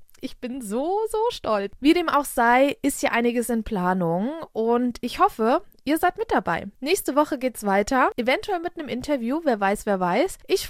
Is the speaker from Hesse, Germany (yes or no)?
yes; Wächtersbach, Hesse, Germany; Gerade hier in meiner Heimatstadt Wächtersbach gibt es eine Premierenlesung sozusagen